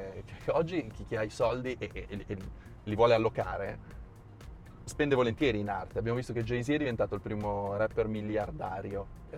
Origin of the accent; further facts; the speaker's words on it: Milan, Lombardy, Italy; Da milanese io non guido con la macchina a Milano perché mi incazzo troppo.